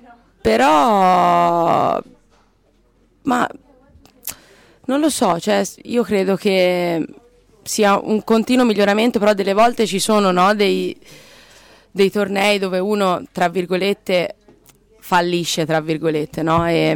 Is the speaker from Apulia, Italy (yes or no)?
no; Bagni di Lucca, Tuscany, Italy; quindi io sono nata e cresciuta a Bagni di Lucca.